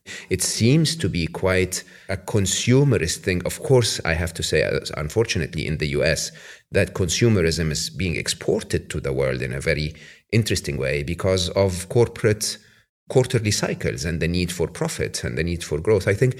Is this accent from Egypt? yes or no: yes; Egypt; English is a second language; moved away as an adult; in my home country where I was born in Egypt